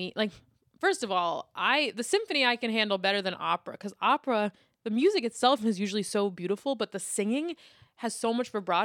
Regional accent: New York City, New York, United States; I grew up in Lower Manhattan, so not that far from here.

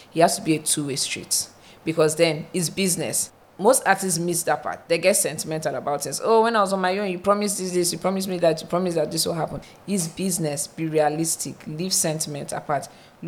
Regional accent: Enugu, Enugu State, Nigeria; now in Lagos, Nigeria; I'm coming to from Lagos. The East. I grew up in Enugu.

